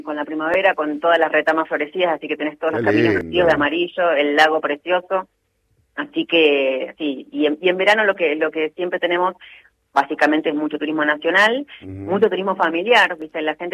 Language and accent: Spanish; Bariloche, Río Negro, Argentina; born there; yo soy nacida en Bariloche y lamenté no tener mi viaje egresado a Bariloche.